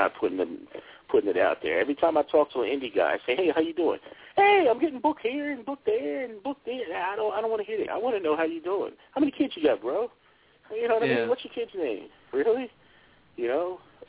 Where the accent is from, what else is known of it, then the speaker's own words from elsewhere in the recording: Norristown, Pennsylvania, United States; I was raised in Norristown, Pennsylvania, okay? And in Norristown, Pennsylvania, at the time, okay, it's a Mexican community now, but at the time it was an Italian community, all right?